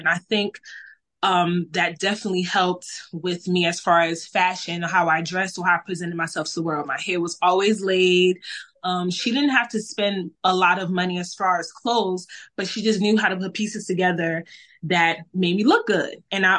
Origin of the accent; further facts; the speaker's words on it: Newark, New Jersey, United States; Young … in Newark was that was a great time. My grandmother came to like came from Liberia when I was 6 weeks old to help take care of me.